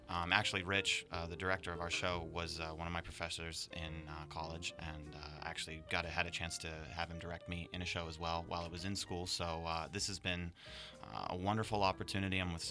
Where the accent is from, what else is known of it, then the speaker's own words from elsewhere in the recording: Butler, Pennsylvania, United States; I am from Butler, Pennsylvania, about an hour north of here.